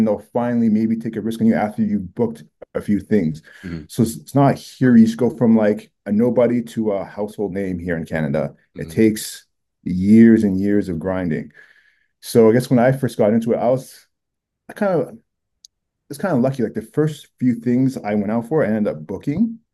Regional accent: Nigeria; So again, like, I'm Nigerian

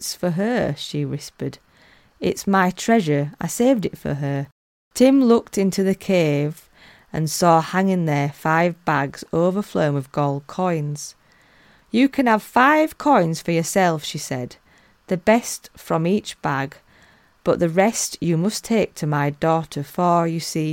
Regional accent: Yorkshire and the Humber, United Kingdom; One being in North Yorkshire, which I'm particularly proud of as a Yorkshire lass.

